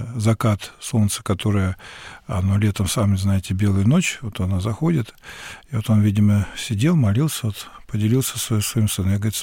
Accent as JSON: {"language": "Russian", "town": "Apatity", "region": "Murmansk Oblast", "country": "Russia", "tie": "born there", "said": "Я, могу сказать, метис, мама у меня карелка, отец – польская кровь. Вот, я родился на севере, в Апатитах, да. Ну, вот для меня Карелия – родина моя, да."}